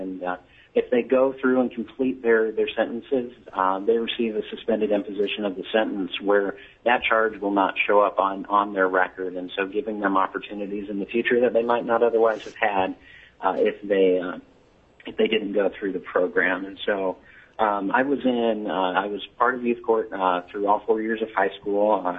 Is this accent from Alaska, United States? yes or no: yes; Ketchikan, Alaska, United States; I'm from Ketchikan, Alaska